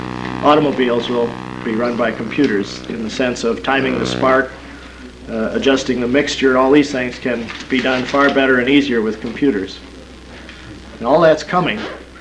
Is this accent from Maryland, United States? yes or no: no; Minneapolis, Minnesota, United States; from Minneapolis.